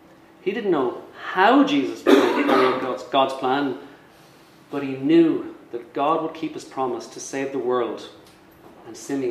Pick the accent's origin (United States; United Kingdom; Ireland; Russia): Ireland; Dublin, Leinster; which had come to Kilbarrack, where I grew up in Dublin.